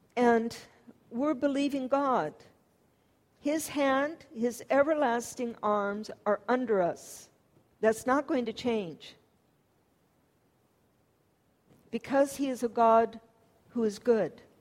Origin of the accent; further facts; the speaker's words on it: Michigan, United States; In the area that I grew up in Michigan, the city that was, we lived kind of in a township between two cities, and the city Rochester